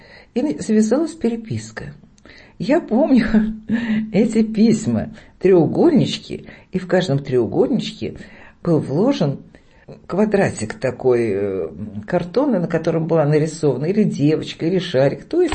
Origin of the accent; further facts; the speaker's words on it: Moscow, Russia; Во время войны началась эвакуация. Мы же москвичи, и срочно эвакуировались. Эвакуировали нас в Казахстан.